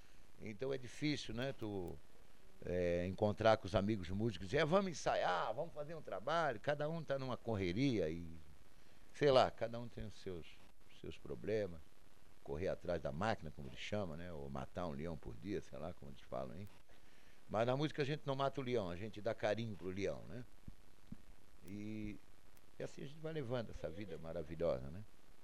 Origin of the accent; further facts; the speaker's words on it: Florianópolis, Santa Catarina, Brazil; moved away as an adult; also born or lived in Curitiba / Porto Alegre / São Paulo; nasci em 1951, sou brasileiro, natural de Florianópolis, né? Fiquei em Florianópolis até 19 anos, depois de 19 anos fui para São Paulo, primeiro fui para Curitiba, depois Curitiba, Porto Alegre, São Paulo, trabalhei uns 20 anos em São Paulo, Porto Alegre uns 3 anos